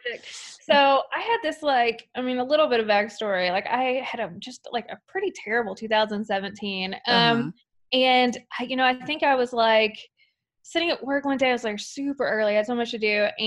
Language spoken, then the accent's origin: English; Kentucky, United States; I'm from Kentucky originally, and I moved over to West Virginia, where I'm at now.